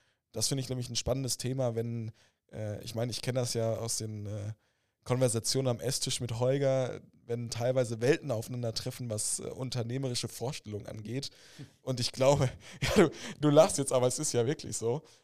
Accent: Witten, North Rhine-Westphalia, Germany; born there; Deswegen finde ich das umso cooler als gebürtiger Wittener

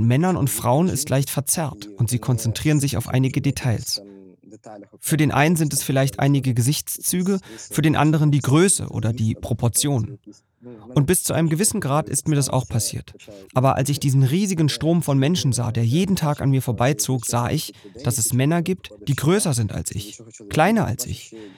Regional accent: Mykolaiv Oblast, Ukraine; also born or lived in Odesa; Ich wurde in Odessa geboren. Dann bin ich in der Region Mykolaiv zur Schule gegangen und danach nach Odessa zurückgekehrt, um an der Universität zu studieren.

